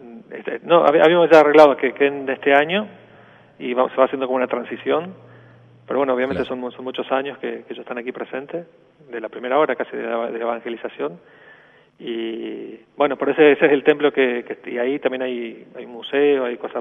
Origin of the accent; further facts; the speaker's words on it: Reconquista, Santa Fe, Argentina; Ahí soy nacido en Reconquista, ahí en el norte.